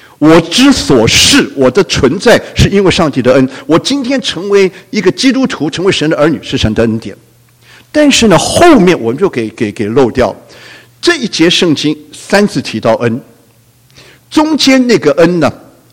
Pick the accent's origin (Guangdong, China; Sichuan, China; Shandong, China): Guangdong, China; 我是广东人哈